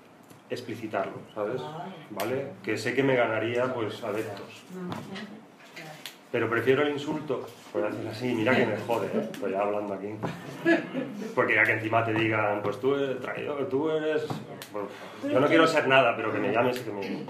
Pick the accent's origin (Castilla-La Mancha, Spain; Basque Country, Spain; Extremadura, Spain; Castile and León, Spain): Extremadura, Spain; En mi pueblo, yo soy del sur de Badajoz